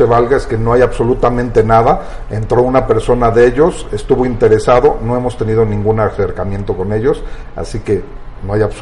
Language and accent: Spanish; Mexico; me duele como mexicano